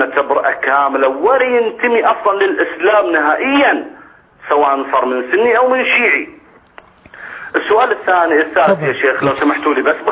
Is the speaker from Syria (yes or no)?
no; Saudi Arabia; يعني حنا كسعوديين نعترف فيهم